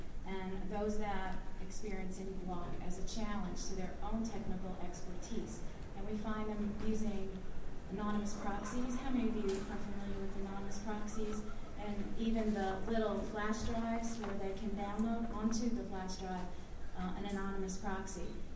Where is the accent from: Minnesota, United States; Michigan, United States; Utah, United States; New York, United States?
New York, United States; now in Georgetown, United States; Coming from New York, I consider them to be rural, but they're considered to be urban.